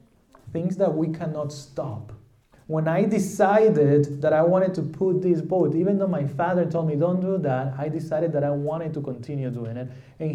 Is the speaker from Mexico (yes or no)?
yes; southern Mexico, Mexico; English is a second language; So I'm from Mexico. And I come from the south part of Mexico. But when I was little, I used to live in the northern part of Mexico.